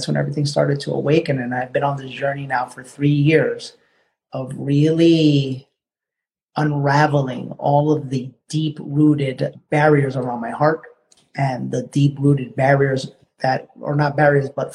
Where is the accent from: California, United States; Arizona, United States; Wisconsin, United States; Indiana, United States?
California, United States; also born or lived in New York City; My background, I was born in New York City, and my parents divorced, and when my parents split up, my mother brought us to California. We went into immediate poverty.